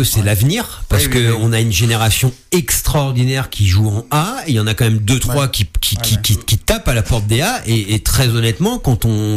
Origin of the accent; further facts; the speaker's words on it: France; Alors, je suis français, je suis très fier.